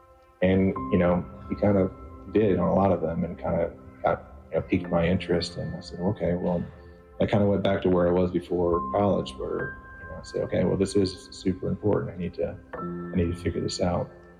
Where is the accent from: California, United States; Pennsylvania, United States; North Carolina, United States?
North Carolina, United States; now in Florida, United States; Kind of my story is I grew up in North Carolina, and my parents took me to church here and there